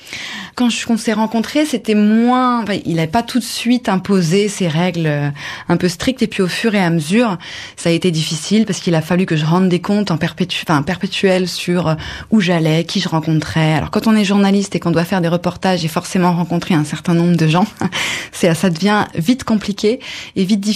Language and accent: French; France; Parce que je suis française.